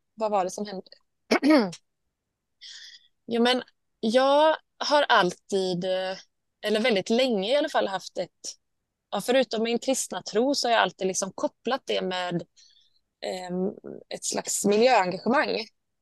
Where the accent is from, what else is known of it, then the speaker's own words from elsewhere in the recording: Gothenburg, Västra Götaland County, Sweden; Och sen när jag flyttade från Göteborg för att läsa på Musikhögskolan